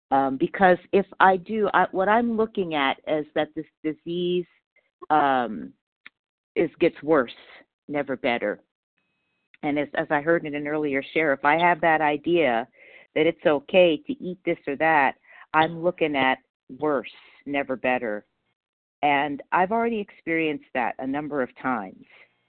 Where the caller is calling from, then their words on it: Palmdale, California, United States; I'm calling from Palmdale, California, which is just a little an hour north of the city of Los Angeles.